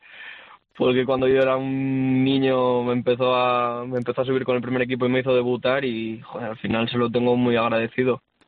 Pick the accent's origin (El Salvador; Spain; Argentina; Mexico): Spain; Oviedo, Asturias; soy de Oviedo, obviamente soy muy de Oviedo